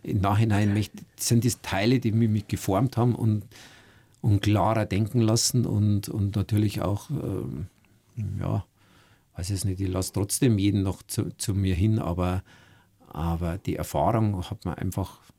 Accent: Schliersee, Bavaria, Germany; meine Familie und meine Heimat am Schliersee.

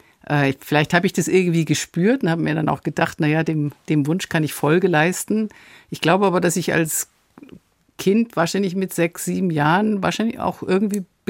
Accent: Munich, Bavaria, Germany; Schwabing. Ich bin am Luitpoldpark aufgewachsen.

